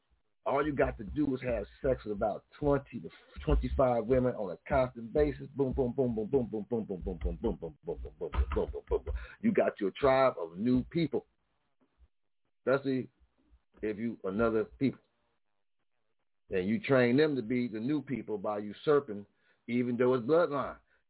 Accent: United States; using the term that's considered America their home as I'm American, black American.

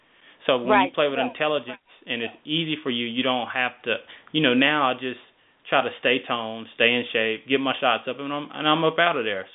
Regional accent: Dallas, Texas, United States; They're both from Tyler, Texas. I'm from Dallas, Texas.

